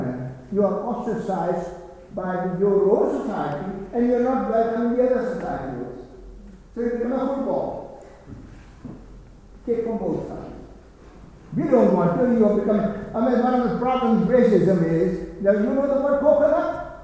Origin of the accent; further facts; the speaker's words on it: India; As you all know by now, surely, that I come from India.